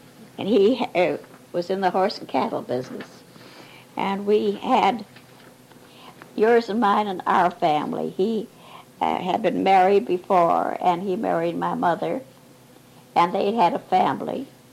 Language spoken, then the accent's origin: English; Winnipeg, Manitoba, Canada; born there; Oh, I was born in Winnipeg, Manitoba.